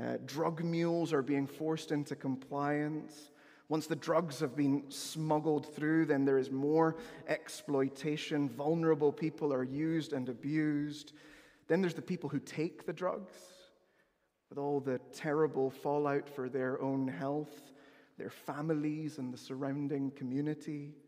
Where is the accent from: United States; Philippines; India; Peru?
Peru; Amazon; Growing up in the Amazonian rainforest region of Peru through the late 90s into the late 2000s was as idyllic as it sounds.